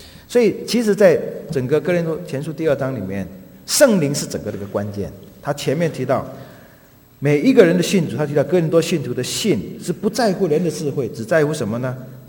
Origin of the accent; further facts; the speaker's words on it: China; 所以我们中国人说的对，人看人呢，人心是隔肚皮的